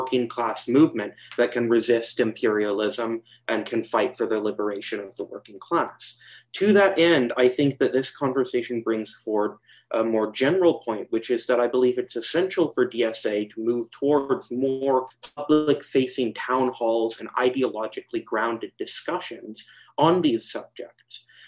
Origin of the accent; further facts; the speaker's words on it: Portland, United States; and I am from Portland, PSA